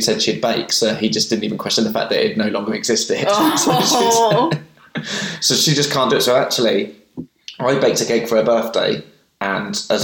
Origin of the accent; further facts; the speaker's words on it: Slough, South East England, United Kingdom; So I was in Slough.